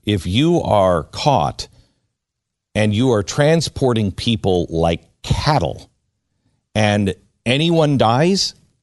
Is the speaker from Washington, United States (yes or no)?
yes; Mount Vernon, Washington, United States; I remember we grew up in Mount Vernon, Washington, at 202 Warren.